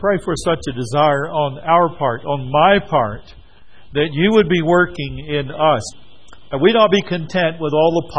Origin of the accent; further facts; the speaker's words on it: United States; And that is where we grew up in the States with wintry weather.